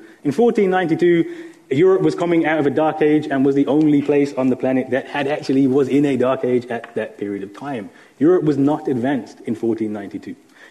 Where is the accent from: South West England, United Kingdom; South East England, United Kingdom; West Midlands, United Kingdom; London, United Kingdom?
West Midlands, United Kingdom; Birmingham; Even places like, I'm from Birmingham. Birmingham made the majority of guns and chains for So the slave trade.